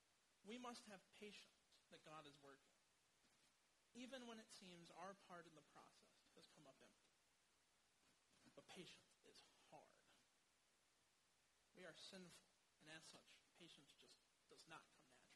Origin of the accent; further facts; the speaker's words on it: Kansas, United States; I'm originally from Kansas, so in my early years